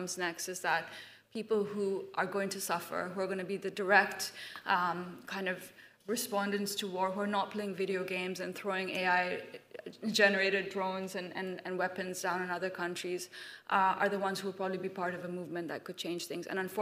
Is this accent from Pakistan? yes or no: yes; Islamabad, Islamabad Capital Territory, Pakistan; I'm half Indian, half Pakistani. I grew up in Islamabad in the war on terror